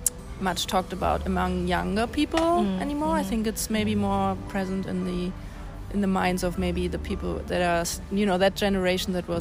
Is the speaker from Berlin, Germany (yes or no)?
yes; Berlin, Germany; I'm actually born and raised in Berlin. Mm-hmm. And I lived almost like my whole life here. I just went abroad for about 4 or 5 years to different countries.